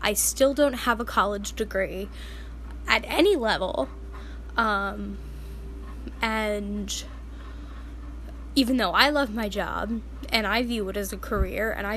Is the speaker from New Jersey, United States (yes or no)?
yes; New Jersey, United States; because I was an out-of-state student, because I've been born and raised in New Jersey. I lived in New Jersey. I didn't live in Arizona.